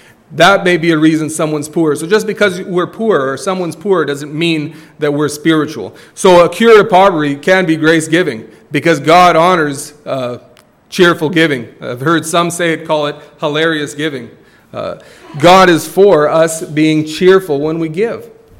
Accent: Fort McMurray, Alberta, Canada; Take it from me. I came from Fort McMurray, and people like their toys up there.

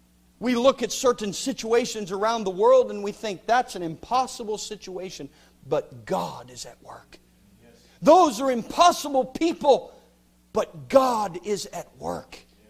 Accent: New Jersey, United States; I grew up as a little boy in New Jersey. Don't hold that against me. I grew up in New Jersey

